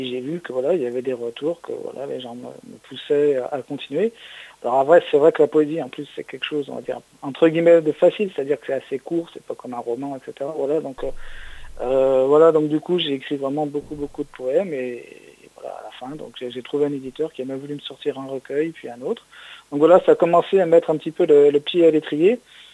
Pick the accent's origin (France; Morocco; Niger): France; Saint-Étienne, Auvergne-Rhône-Alpes; Donc moi, je suis de Saint-Étienne